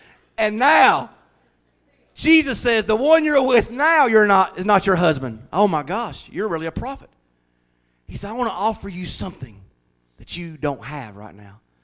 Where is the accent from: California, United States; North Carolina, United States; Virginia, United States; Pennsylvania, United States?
North Carolina, United States; Wilkesboro; used to sing in our home church that I grew up in Wilkesboro, as a little girl.